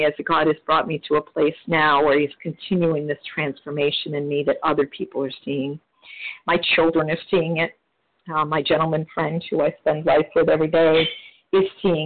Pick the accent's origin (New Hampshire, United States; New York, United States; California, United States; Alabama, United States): New Hampshire, United States; I'm from New Hampshire